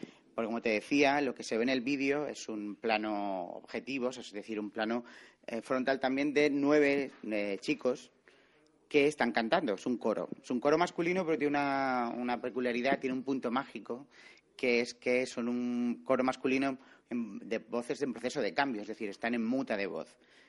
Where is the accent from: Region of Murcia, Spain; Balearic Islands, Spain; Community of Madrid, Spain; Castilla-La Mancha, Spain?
Region of Murcia, Spain; Cartagena; now in Barcelona, Spain; Yo soy de Cartagena, pero vivo en Barcelona